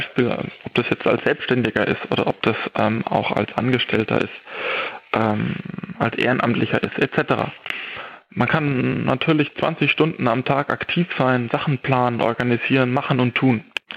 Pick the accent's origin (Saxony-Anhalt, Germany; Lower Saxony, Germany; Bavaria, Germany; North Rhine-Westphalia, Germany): Bavaria, Germany; Hammelburg; Ich habe, ich glaube, in meinem 11. Lebensjahr damals angefangen durch unseren Nachbarn Schwimmkurs zu machen bei der Wasserwacht bei uns in Hammelburg.